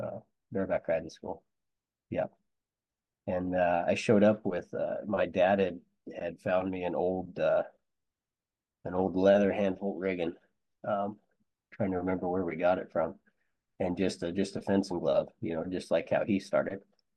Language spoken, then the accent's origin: English; Oregon, United States; Growing up in Oregon, had a good family support circle, my mom and dad, anything and everything we wanted to do.